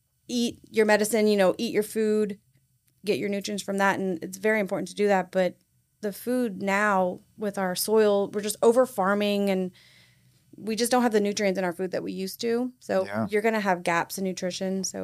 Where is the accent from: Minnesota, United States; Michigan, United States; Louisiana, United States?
Louisiana, United States; Grand Coteau; now in Lafayette, United States; I'm originally from Grand Coteau, but I live here in Lafayette.